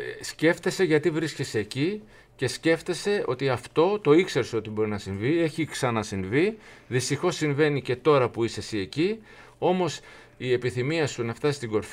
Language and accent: Greek; Greece; που καλέστηκα εγώ ως Έλληνας εκεί.